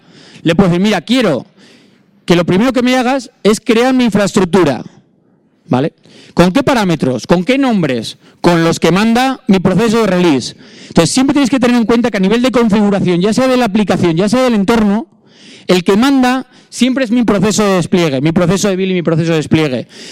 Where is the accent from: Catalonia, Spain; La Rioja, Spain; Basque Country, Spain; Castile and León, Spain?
Basque Country, Spain; Bilbao; yo es que soy de Bilbao.